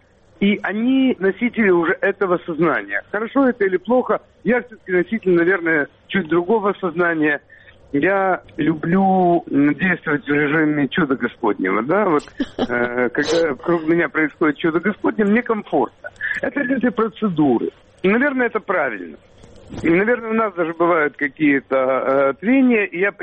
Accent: Odesa, Odesa Oblast, Ukraine; я одессит, но она используется очень часто как альтернатива тому, что я украинец, с этим надо что-то делать, но я одессит, это все равно я одессит.

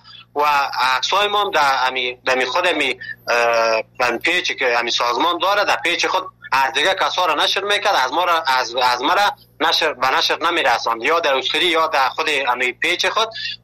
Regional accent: Afghanistan; now in Turkey

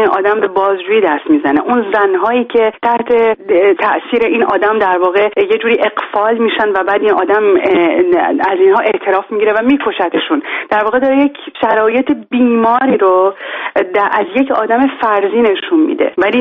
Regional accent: Iran; moved away; من و همه آدمایی که مجبور شدن به هر دلیلی به هر فشاری از ایران بیان بیرون، همه ما عاشق ایرانیم

